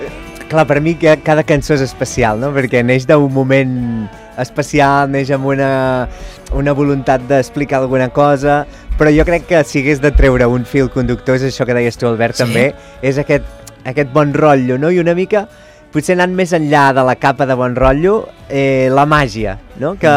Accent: Manlleu, Catalonia, Spain; I jo també he crescut a Manlleu, que hi ha molta immigració, i he sentit molt, molt àrab des de l'escola, a l'institut.

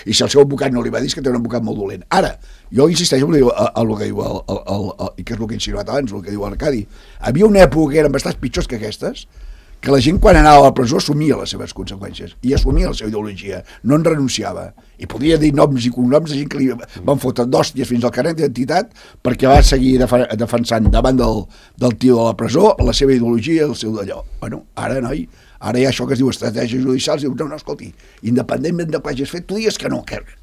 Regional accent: Catalonia, Spain; com a català m'afecta, tinc tot el dret a opinar

